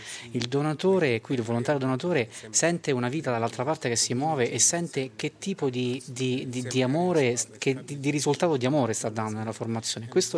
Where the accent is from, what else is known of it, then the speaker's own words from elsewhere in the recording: Kenya; Italian is a second language; now in Italy; Innanzitutto voglio dire che vengo dal Kenya, una delle nazioni africane che di solito è considerata come tra le più ricche.